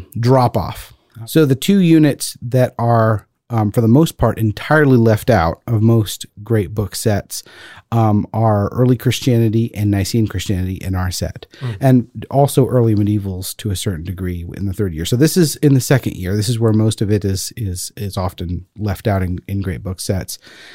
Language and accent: English; Lyon, Auvergne-Rhône-Alpes, France; against heresies by Irenaeus of Lyon, my hometown